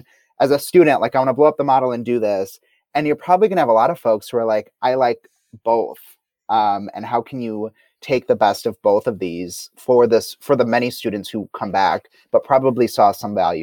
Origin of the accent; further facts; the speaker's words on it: Janesville, Wisconsin, United States; So I grew up in Janesville, Wisconsin, and the school district that I graduated from launched a virtual school.